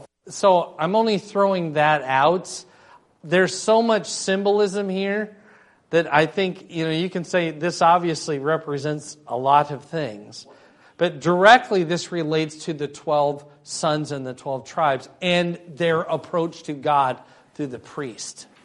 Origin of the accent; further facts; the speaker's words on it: Cedar Rapids, Iowa, United States; I grew up partway in Cedar Rapids